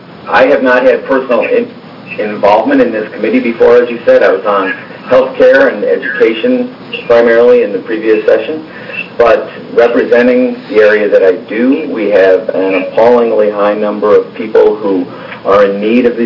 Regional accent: Beaverton, Oregon, United States; I'm from Beaverton in Washington County. We're at 1,000 feet.

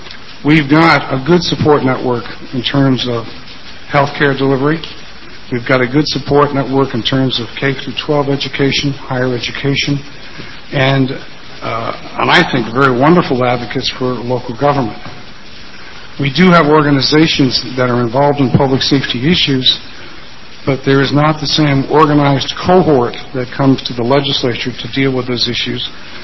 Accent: Salem, Oregon, United States; I'm an attorney. I'm from Salem.

